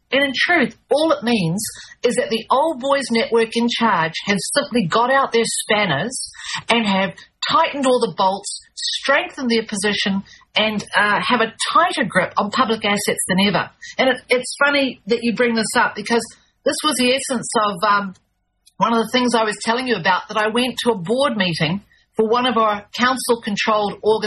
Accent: United States; moved away; And as an American, I can stand here, you know, on the very edge of the South Pacific and go, oh, my goodness, what have you done?

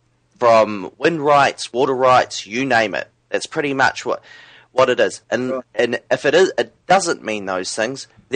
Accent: Ireland; I'm actually Irish, John.

